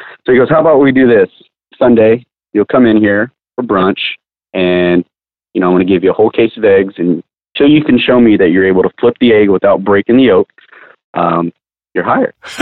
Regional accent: Pearland, Texas, United States; I'm from Pearland, Texas. Grew up out here all the way from elementary through high school. Went to school at Pearland High

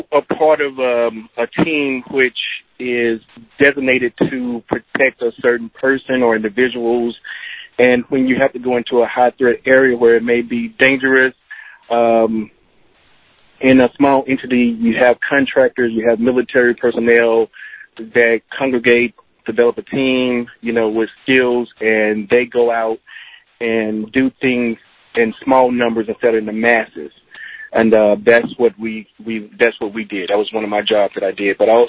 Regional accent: Mississippi, United States; My love of cooking, well, of course, I'm from Mississippi. It's the hot challenge state. My mother, all Southern.

